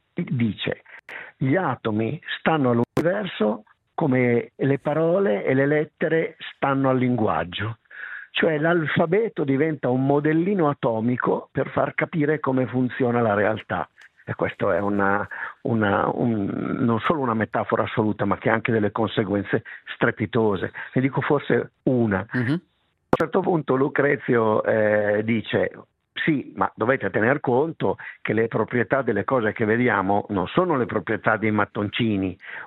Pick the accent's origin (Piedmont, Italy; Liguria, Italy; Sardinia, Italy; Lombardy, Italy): Lombardy, Italy; accent: Lombard; Addirittura nel mio dialetto, che è un dialetto lombardo, si chiamano rataula